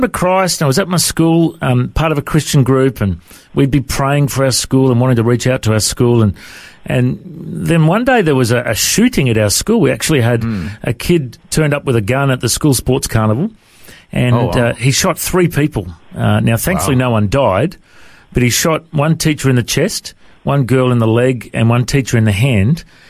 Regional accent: Coffs Harbour, New South Wales, Australia; then Mum and Dad moved to Coffs Harbour when I was a young fella, and I eventually found them and moved in with them. And then growing up in Coffs Harbour, I just loved the beach.

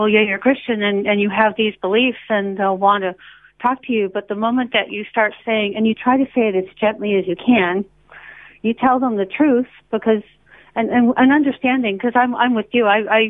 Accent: United States; now in Australia; since I'm American and I'm in Australia

